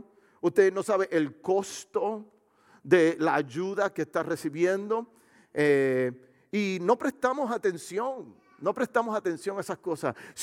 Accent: Puerto Rico; Ahora somos todos los puertorriqueños, somos Team México.

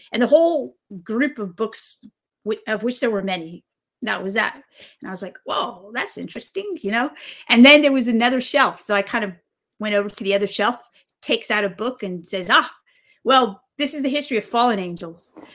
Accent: United States; I think because I'm such an American

